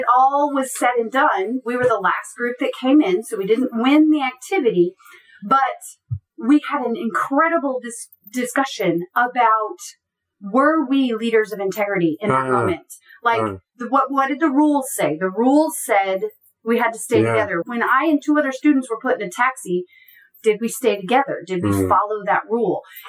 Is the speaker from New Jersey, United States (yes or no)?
no; Texas, United States; And I am a Texan. So China is very different from Texas.